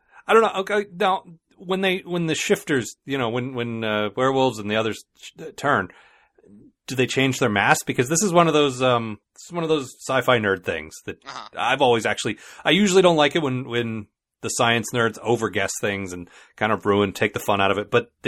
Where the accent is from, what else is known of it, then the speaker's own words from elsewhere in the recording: England, United Kingdom; And I can't say anything because I'm English.